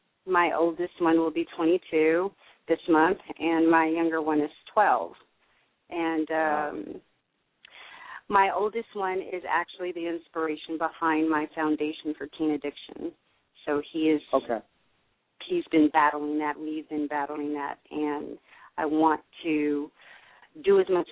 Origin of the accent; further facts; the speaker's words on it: Denver, Colorado, United States; I've lived in many different states, but that's where I spent most of my time. So I claim Denver as my hometown. Yay, Denver.